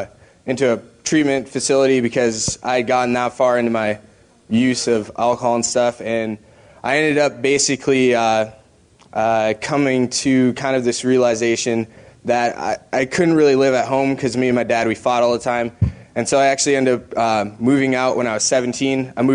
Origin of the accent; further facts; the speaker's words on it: Thief River Falls, Minnesota, United States; I'm from Thief River Falls, Minnesota. It's like way up in Minnesota, if you ever know where Minnesota is.